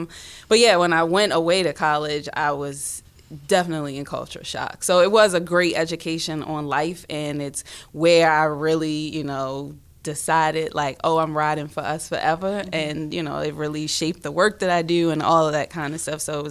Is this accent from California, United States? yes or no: no; Baltimore, Maryland, United States; found out my family's been in Baltimore since at least 1812. So, like, I'm from Baltimore, like, really from Baltimore. Went to Western High School.